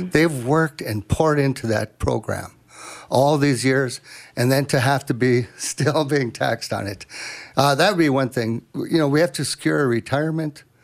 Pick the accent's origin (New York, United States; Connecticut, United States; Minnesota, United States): Minnesota, United States; Well, I'm born and raised on the Iron Range. I've decided to make a career living on the range.